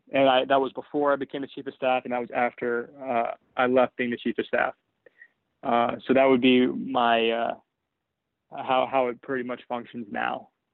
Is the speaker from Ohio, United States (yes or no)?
yes; Columbus, Ohio, United States; I'm from Columbus, Ohio. I did my undergrad at Ohio State.